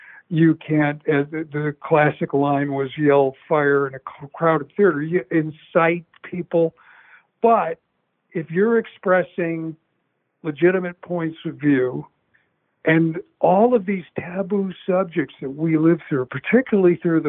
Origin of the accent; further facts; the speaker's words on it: Skokie, Illinois, United States; when I grew up in Chicago, in a suburb to the north of Chicago, is Skokie, Illinois.